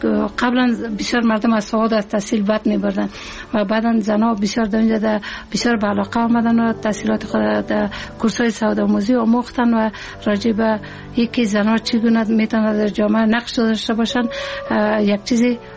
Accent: Kabul, Afghanistan; که ما در 56 سال قبل در یک فامیلی روشن فکر به دنیا آمدیم و مکتب دوره ابتدایی را در غربند اتمام رساندیم و دوره لیسه را در لیسه شیدرانی شهر کابل تمام کردیم.

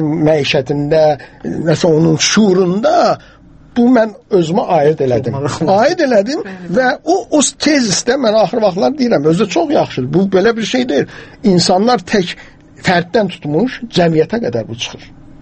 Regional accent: Baku, Azerbaijan; mən özüm Bakıda böyümüşəm, Bakı kətlərini böyümüşəm, Noruz bayramını görmüşəm.

